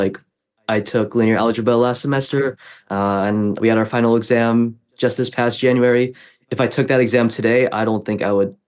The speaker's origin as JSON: {"language": "English", "town": "Seattle", "region": "Washington", "country": "United States", "tie": "born or raised there", "said": "I'm joining you guys from Seattle in the United States."}